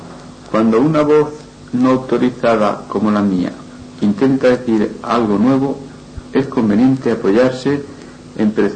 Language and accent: Spanish; Castilla-La Mancha, Spain; yo soy manchego nato